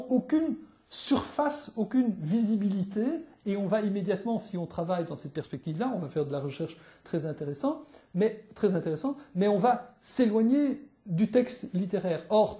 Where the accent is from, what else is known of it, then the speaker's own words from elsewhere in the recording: Belgium; parce que je ne suis pas français, je suis belge